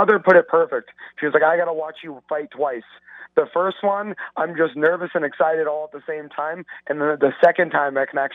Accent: United States; being an American fighter, my own country does not get behind their fighters as strongly as like Ireland and Russia and England.

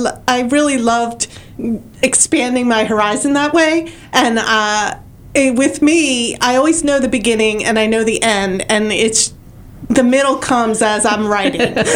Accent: Philadelphia, Pennsylvania, United States; One is because I'm from Philadelphia and I always set my books in Philadelphia.

